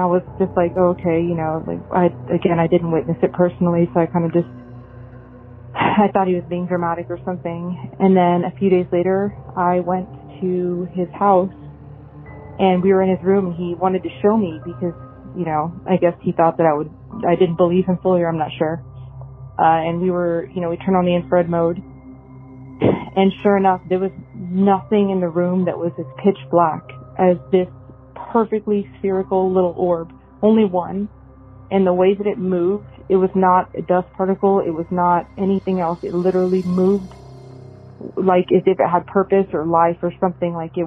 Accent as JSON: {"language": "English", "town": "Austin", "region": "Texas", "country": "United States", "said": "I'm from Austin, Texas, but this ghost story actually happened in Manor, Texas."}